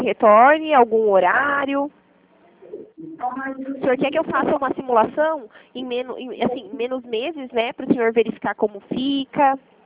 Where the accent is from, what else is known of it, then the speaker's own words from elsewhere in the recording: Limeira, São Paulo, Brazil; Somos aqui de Limeira, do interior